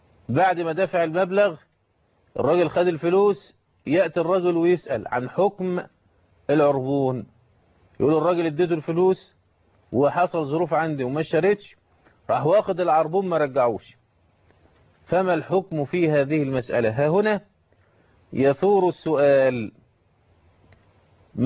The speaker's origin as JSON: {"language": "Arabic", "country": "Egypt", "said": "نجد عندنا في مصر وفي بعض القوانين الأخر"}